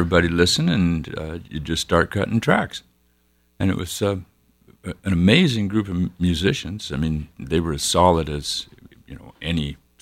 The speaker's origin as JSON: {"language": "English", "town": "Spokane", "region": "Washington", "country": "United States", "tie": "born there", "said": "I was born in Spokane, so it's..."}